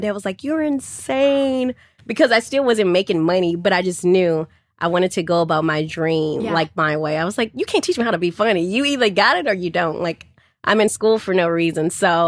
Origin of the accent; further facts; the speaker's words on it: Houston, Texas, United States; because I was raised in Houston, you've had like the childhood, all these different types of friends.